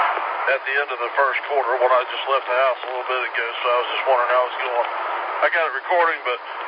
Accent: Oklahoma, United States; Yeah, I'm originally from Oklahoma. That's where the 5 call comes in.

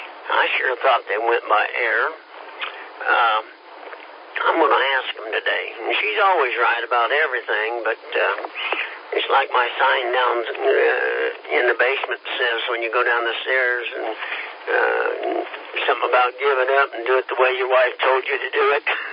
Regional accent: Kansas, United States; I was in the Navy, and I'm from Kansas, and I seen all the beaches I want to see, Dan, but they're still quite beautiful.

